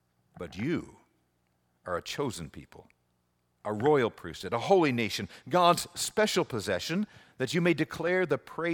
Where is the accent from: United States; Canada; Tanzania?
Canada; I'm a Canadian, almost as American. Contrary to rumors, my wife's American, I'm a Canadian